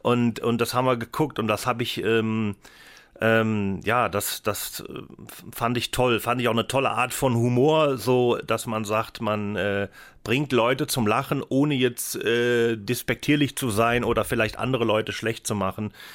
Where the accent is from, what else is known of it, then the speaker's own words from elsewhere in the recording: Rhineland, Germany; Und da bin ich Rheinländer, weißt du?